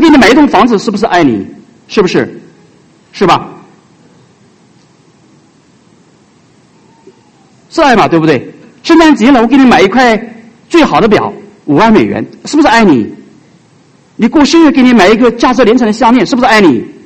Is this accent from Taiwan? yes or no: no; China; 可是我们中国人说笑里藏刀